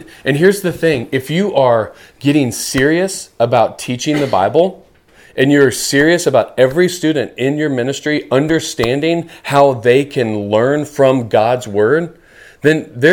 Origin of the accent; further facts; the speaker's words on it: Kentucky, United States; I mean, I grew up in Kentucky, so it's really, there's just one border